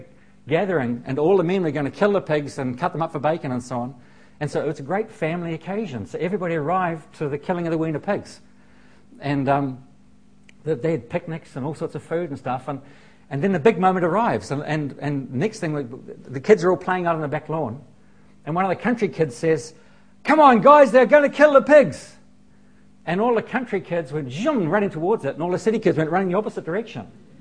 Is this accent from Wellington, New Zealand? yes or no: yes; Masterton, Wellington, New Zealand; I was raised in Masterton, and so I'm kind of a country boy.